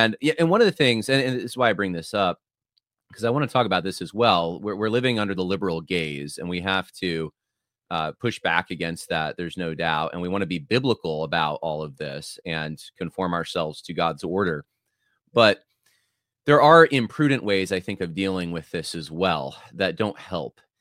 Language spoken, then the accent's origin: English; Van Nuys, California, United States; born there; I was born in Van Nuys, which is probably only, 30 miles from where Vodi Bakum was born.